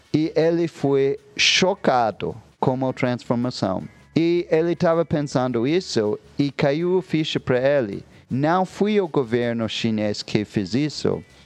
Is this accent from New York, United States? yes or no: yes; New York, United States; Portuguese is a second language; now in Brazil; eu sou de Nova York.